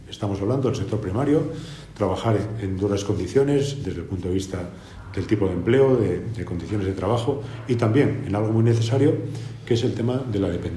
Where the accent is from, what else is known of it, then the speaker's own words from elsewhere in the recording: Spain; Como muchos españoles en sus momentos hicimos lo mismo, emigrando a otros países